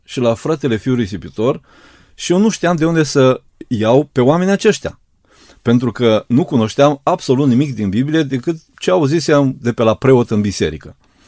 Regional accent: Cuiești, Neamț County, Romania; în satul meu natal, din Cuiești, de unde m-am născut

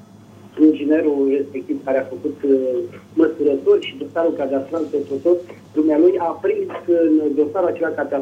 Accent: Bucharest, Romania; sunt din București.

